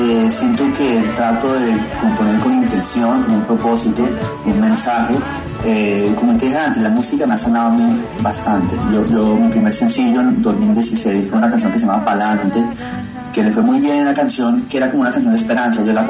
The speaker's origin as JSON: {"language": "Spanish", "town": "Miami", "region": "Florida", "country": "United States", "tie": "born there", "said": "yo nací acá en Miami, pero mi papá es colombiano, mi papá es de Barranquilla, mi mamá es de Bogotá."}